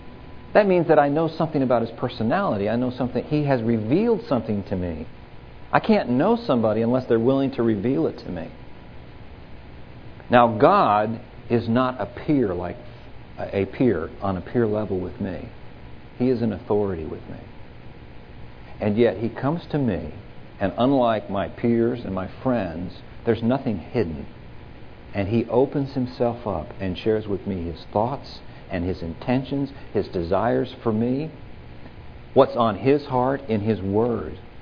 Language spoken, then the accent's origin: English; Texas, United States; We're from Texas, so let me just say something about the Alamo.